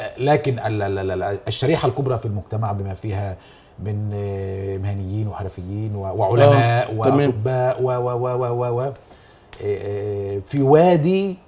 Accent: Egypt; هل عندنا في مصر بمعنى اصح في المنطقه العربيه اللاعب اللي يبقى عقده 100 مليون جنيه هل هو قيمته كده؟

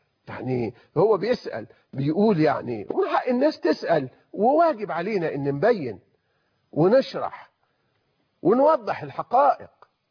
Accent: Egypt; وإحنا عندنا في مصر نقول يا بختي من بكاني وبكي علي

